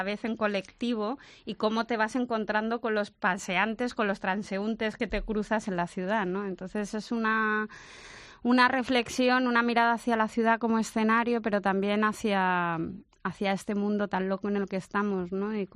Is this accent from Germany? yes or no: no; Madrid, Community of Madrid, Spain; yo que soy madrileña, me han descubierto mi ciudad